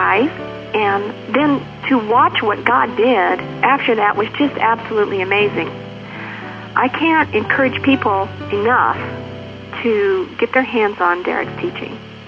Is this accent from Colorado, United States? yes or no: yes; Cortez, Colorado, United States; I'm from Cortez, Colorado.